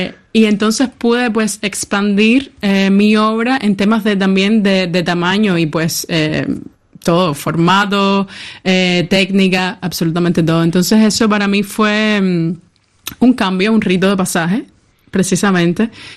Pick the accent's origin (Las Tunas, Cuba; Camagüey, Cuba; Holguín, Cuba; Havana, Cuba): Havana, Cuba; La Habana, que es de donde soy y donde vivo.